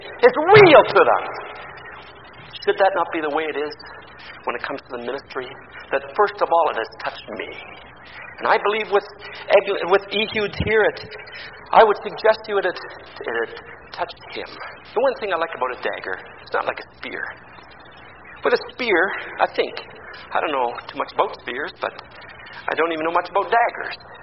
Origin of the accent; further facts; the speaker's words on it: Sarnia, Ontario, Canada; many of us, and boys and girls growing up in Sarnia